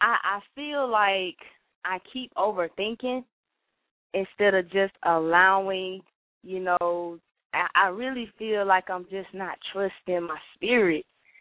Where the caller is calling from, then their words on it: Atlanta, Georgia, United States; I'm calling from Atlanta.